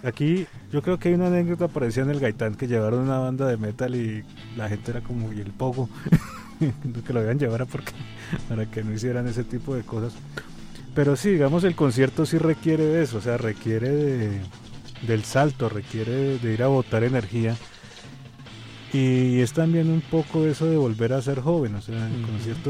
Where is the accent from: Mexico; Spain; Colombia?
Colombia; Cali, Valle del Cauca; Aquí en Colombia, en todas partes. O sea, digamos, yo soy de Cali